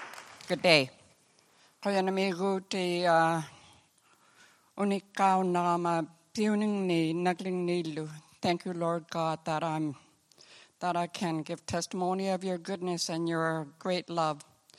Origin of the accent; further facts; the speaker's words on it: Rankin Inlet, Nunavut, Canada; I was born in Chesterfield Inlet, Nunavut. My parents moved to Rankin Inlet when I was a baby.